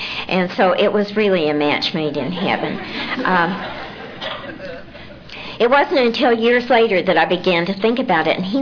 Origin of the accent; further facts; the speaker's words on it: Salt Lake City, Utah, United States; And I grew up in Salt Lake City, Utah